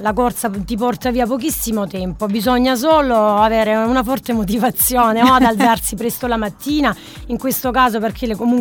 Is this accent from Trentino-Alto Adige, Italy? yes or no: no; Latiano, Apulia, Italy; Io sono di Latiano.